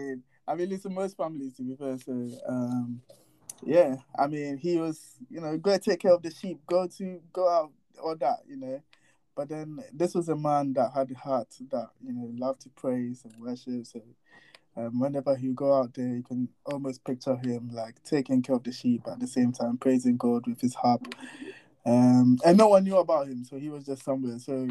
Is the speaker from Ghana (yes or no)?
yes; Ghana; also born or lived in London; now in United Kingdom; I'm in the UK right now, working. I was born here. I was born in London. I grew up in Ghana. I'm so much of a proud Ghanaian.